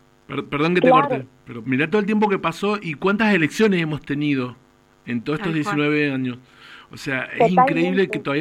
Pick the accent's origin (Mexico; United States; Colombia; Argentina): Argentina; quienes somos argentinos, el próximo domingo tenemos que ir a votar